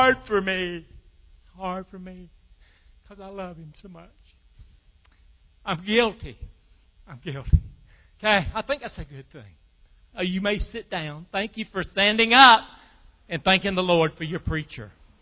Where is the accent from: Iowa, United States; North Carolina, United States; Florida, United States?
North Carolina, United States; I'm from Moore County in North Carolina. Pinehurst.